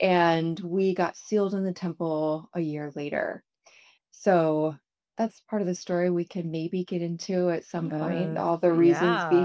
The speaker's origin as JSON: {"language": "English", "region": "Western United States", "country": "United States", "tie": "born or raised there", "also_born_or_lived": "Montana / Wyoming / Oregon / Utah", "said": "I was born in Montana. I'm the youngest of 4 daughters. I was adopted, and I grew up kind of around the western states, so Montana, Wyoming, Oregon, and then eventually ended up in Utah. We moved around quite a bit."}